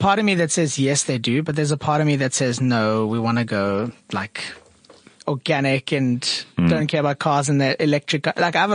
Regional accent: Ficksburg, Free State, South Africa; born there; No, I was born in a small town called Ficksburg.

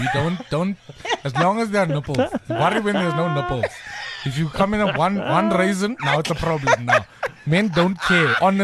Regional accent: South Africa; we are so unpredictable as South African comedians because we all come from little hubs which have little cultural influences.

